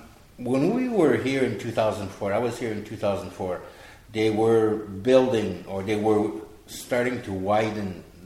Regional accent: Ottawa, Ontario, Canada; I am from Ottawa in Canada, Ottawa, Ontario, Canada. It's like the national capital of Canada, and now that I'm retired, so at the age of 47 for medical reasons, but I tend to be in Montreal

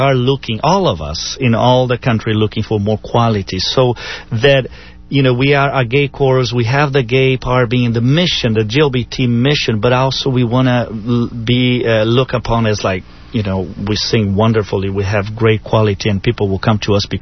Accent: Brazil; born there; first language German; English is a second language; I'm actually from Brazil, but I'm German origin. Born in Brazil, so my first language was German, and then Portuguese, and English is my 5th language.

